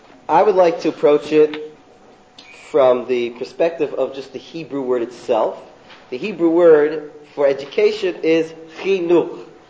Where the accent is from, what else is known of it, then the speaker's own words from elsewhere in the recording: Toronto, Ontario, Canada; When I was growing up in Toronto, I did Baruch Hashem, thank God, I did very well in school.